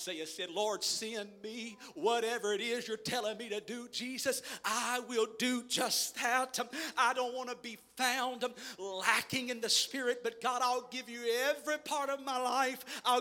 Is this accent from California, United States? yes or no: no; Jasper, Texas, United States; I'm from Texas. I was raised in southeast Texas by a little town called Jasper, Texas.